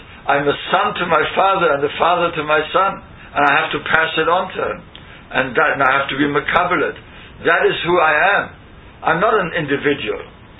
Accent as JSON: {"language": "English", "country": "United Kingdom", "said": "I'm still British."}